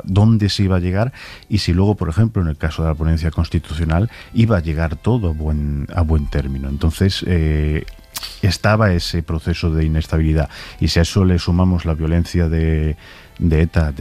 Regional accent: Ferrol, Galicia, Spain; Yo, por ejemplo, soy de Ferrol.

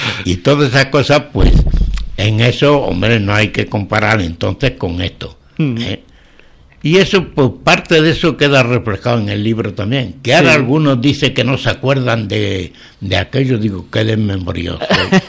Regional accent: Béjar, Castile and León, Spain; also born or lived in Guijo de Granadilla; yo, que me considero bejarano y defiendo Béjar por todos los sitios que vaya, tampoco soy bejarano de nacimiento.

